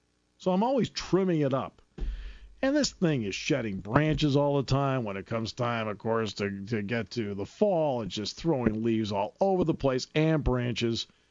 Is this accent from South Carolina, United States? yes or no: no; Enfield, Connecticut, United States; And I grew up in Enfield, Connecticut.